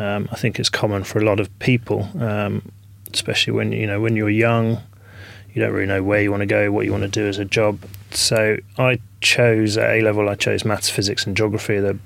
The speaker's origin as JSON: {"language": "English", "region": "South East England", "country": "United Kingdom", "tie": "born or raised there", "said": "I grew up in Surrey. I was very lucky to live down, you know, south of London in Green Surrey."}